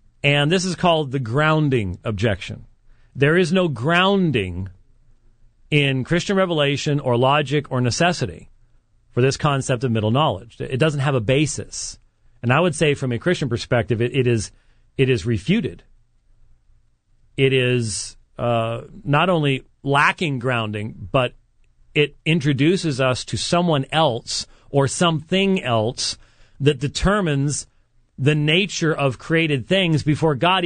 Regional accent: Scotland, United Kingdom; I would never make a good charismatic because I'm Scottish, and Scotsmen tend to be, pretty boring at times.

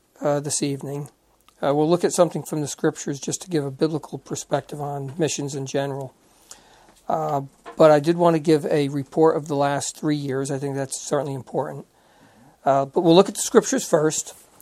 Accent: United States; born there; I was born in America to my parents because Jesus Christ wanted that.

